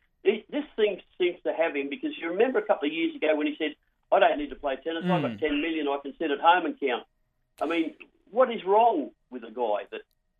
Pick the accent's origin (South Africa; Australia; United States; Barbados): Australia; as an Australian